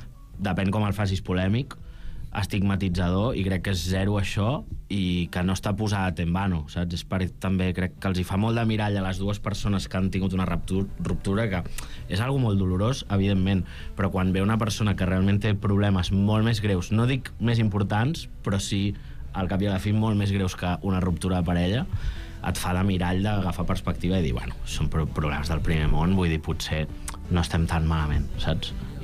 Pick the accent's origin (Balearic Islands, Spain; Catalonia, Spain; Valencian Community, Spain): Catalonia, Spain; El Masnou; Sí, sí, jo soc de Masnou.